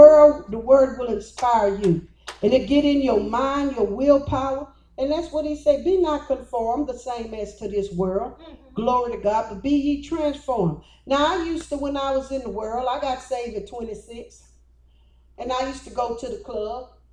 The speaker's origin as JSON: {"language": "English", "region": "Louisiana", "country": "United States", "said": "And I was originally from Louisiana."}